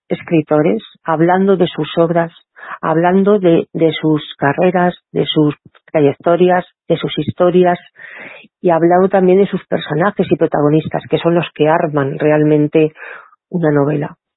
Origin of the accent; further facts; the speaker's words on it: El Pedernoso, Castilla-La Mancha, Spain; que yo la ubiqué en un pueblo pequeño, como es mi pueblo, el Pedernoso